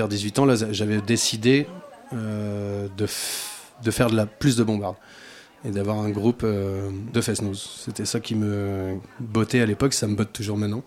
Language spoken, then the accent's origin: French; Hauts-de-France, France; moi je suis pas un gars, du coin. J'arrive du nord de la France, je suis un ch'ti. Et la tradition là-bas, c'est les harmonies municipales.